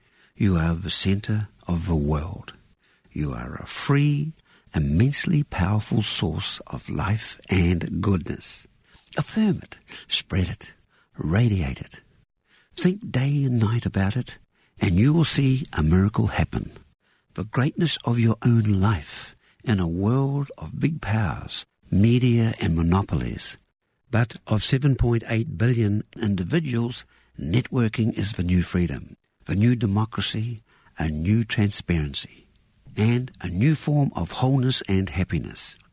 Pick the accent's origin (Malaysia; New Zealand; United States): New Zealand; Matamata, Waikato; I'm a hillbilly from Matamata